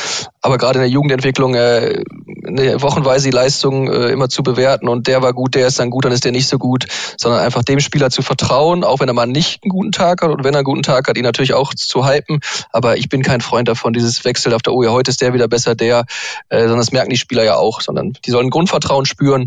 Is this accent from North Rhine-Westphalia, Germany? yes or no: yes; Essen, North Rhine-Westphalia, Germany; Ich komme ja auch aus Essen.